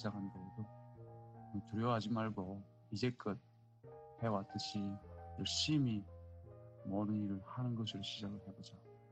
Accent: North Korea; now in United States; 근교에 살고 있는 탈북민입니다.

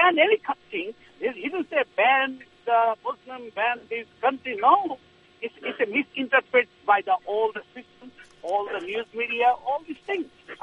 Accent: United States; আমি একজন আমেরিকান হিসেবে বলতে চাচ্ছি

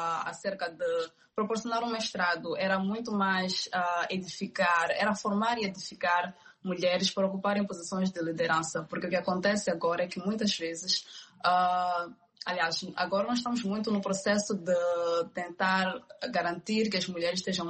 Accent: Maputo, Maputo City, Mozambique; eu tenho 24 anos de idade, sou moçambicana, nasci em Maputo, em Moçambique. Passei cerca dos meus 23 anos em Maputo

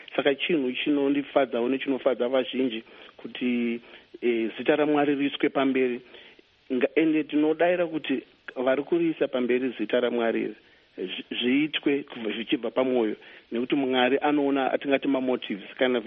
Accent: Chitungwiza, Harare, Zimbabwe; is 43 years old. I was born here in Zimbabwe. I was born in Chitungwiza, where I grew up. Then I went on to do my primary and secondary education. I did my primary in Chitungwiza and my secondary education in Rusununguko.

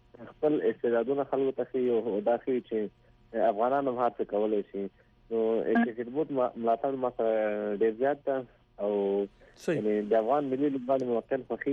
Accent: Laghman, Afghanistan; زه د لغمان

